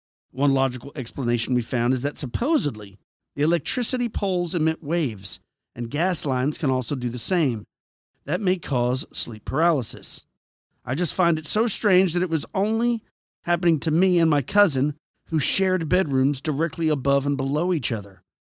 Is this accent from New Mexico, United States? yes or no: no; Dorchester, Massachusetts, United States; Now, I'm from Dorchester, Massachusetts, a very old and historic neighborhood of Boston.